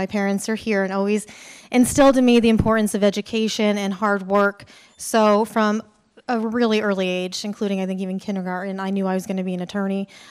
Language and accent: English; Johnston, Rhode Island, United States; I'm from Rhode Island. I'm from Johnston, which is a suburb of Providence, not too far away from here.